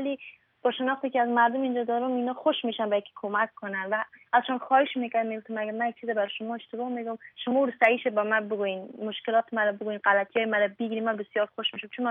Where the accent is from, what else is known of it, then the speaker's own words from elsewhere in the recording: Afghanistan; من افغانی هستم من مسلمان هستم